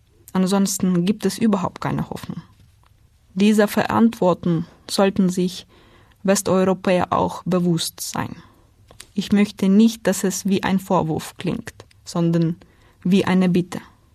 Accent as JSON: {"language": "German", "country": "Ukraine", "said": "schmerzt mich das als Ukrainerin enorm."}